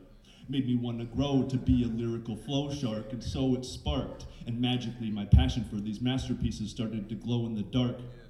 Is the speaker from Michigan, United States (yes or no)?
yes; Mackinac Island, Michigan, United States; which can be translated to … I'm of the Turtle Clan, and I'm from Mackinac Island, Michigan.